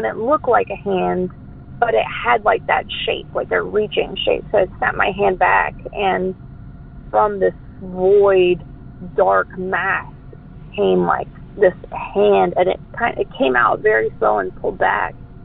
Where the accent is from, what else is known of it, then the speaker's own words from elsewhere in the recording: Denton, Texas, United States; born there; I was born in Denton, Texas, and between the years of 1997 and 2003 is when this story takes place.